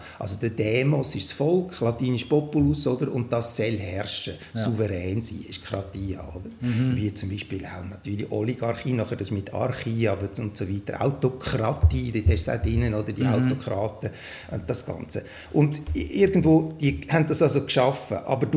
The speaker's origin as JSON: {"language": "German", "region": "Lucerne", "country": "Switzerland", "tie": "born or raised there", "said": "Also vor 60 Jahren wäre ich als Katholik nicht auf die Uni Zürich gekommen, oder? Umgekehrt wäre kein Protestant in Luzern, wo ich aufgewachsen bin, an ein Gymi gekommen."}